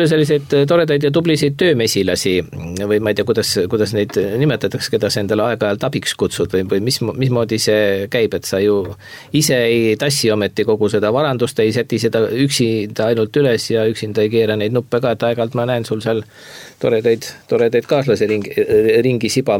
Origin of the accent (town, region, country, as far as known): Saare County, Estonia; born or raised there